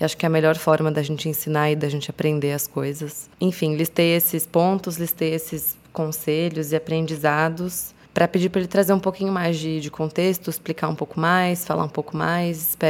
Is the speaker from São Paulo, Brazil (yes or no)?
yes; São Paulo, Brazil; a gente é de São Paulo, meu pai é de São Paulo. Cresci na Zona Norte, meu pai é da Zona Norte